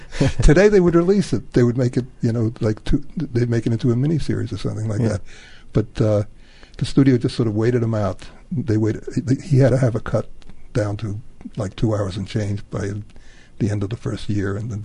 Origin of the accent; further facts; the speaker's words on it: New York City, New York, United States; I'm a New Yorker. I trained as a journalist at CCNY